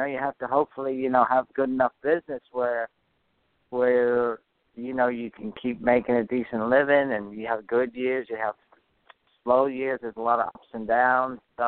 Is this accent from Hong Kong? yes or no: yes; Hong Kong; also born or lived in Toronto, Canada; I was born in Toronto, Canada, and he was riding in Canada. And then when I was 7 years old, we went to Hong Kong.